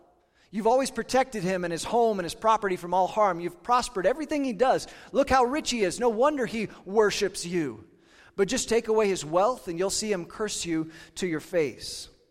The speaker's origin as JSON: {"language": "English", "region": "Kansas", "country": "United States", "tie": "born or raised there", "said": "I grew up in Kansas"}